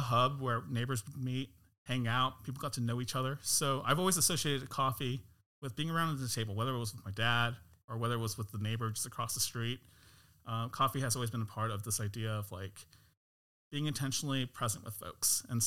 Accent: California, United States; now in Portland, United States; I'm from the Bay Area, and one of those things is that I came to Portland kind of as a bit of a transplant

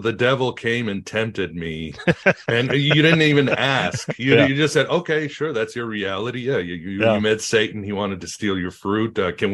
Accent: Mexico; I mean, I grew up in Mexico and other places.

